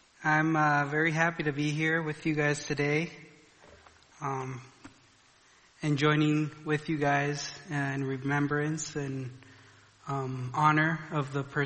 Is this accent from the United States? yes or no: no; Colombia; I grew up in Colombia as just a missionary kid.